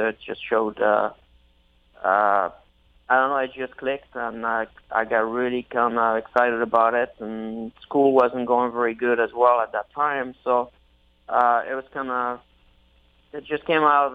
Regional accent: Lyon, Auvergne-Rhône-Alpes, France; I'm from Lyon, just a little bit outside Lyon as well.

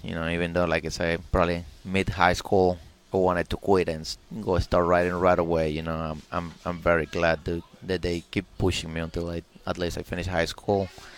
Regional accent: Venezuela; Well, you know, at the beginning, you know, we moved. You know, after my dad had the injury, you know, we moved to another city there that's no track around at all, you know.

